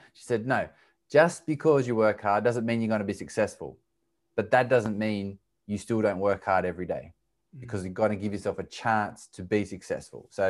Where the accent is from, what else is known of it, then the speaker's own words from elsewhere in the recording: Australia; I grew up in Australia in a small country town.